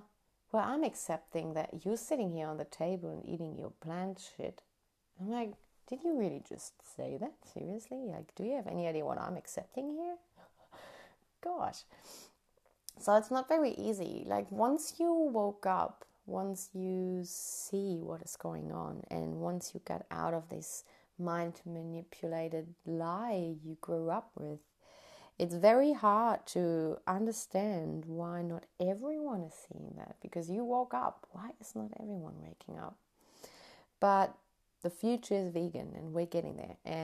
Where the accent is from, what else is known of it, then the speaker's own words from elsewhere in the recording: North Rhine-Westphalia, Germany; English is a second language; But there is in Germany here we have PETA too, and unfortunately not in my hometown, but 40 kilometers away in Münster there is a chapter